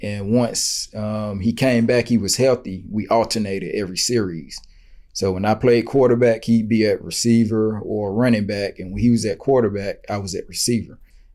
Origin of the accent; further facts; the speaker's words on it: Greenwood, South Carolina, United States; Small town, only like 20, 30,000 people. So, you know, the only thing to do there is play sports.